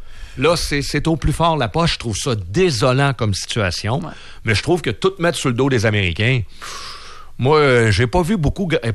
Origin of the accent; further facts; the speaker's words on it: Quebec, Canada; On est au Québec, nous autres. Fait que moi, en tant que Québécois